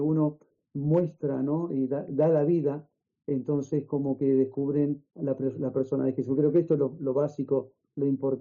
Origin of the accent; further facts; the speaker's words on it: Uruguay; Soy de la República Oriental del Uruguay.